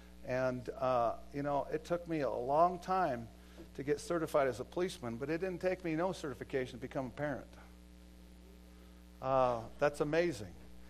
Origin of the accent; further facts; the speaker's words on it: Fairfield, Montana, United States; They're from Montana, my hometown out by Fairfield, Montana.